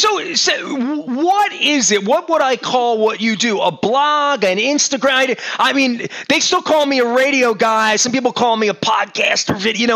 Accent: Baltimore, Maryland, United States; Now I go to Highland Town, which, you know, I grew up in Highland Town, Hausner's, the strawberry pie.

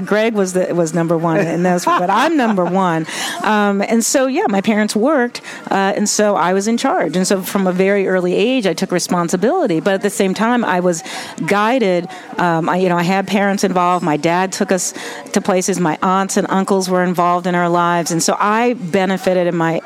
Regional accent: Philadelphia, Pennsylvania, United States; now in Baltimore, United States; I grew up in Philadelphia. I'm a Baltimorean by choice.

